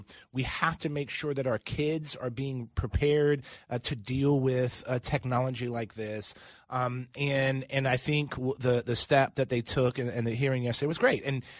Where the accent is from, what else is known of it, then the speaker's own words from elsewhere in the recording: United States; born there; I'm lucky to have been born in America.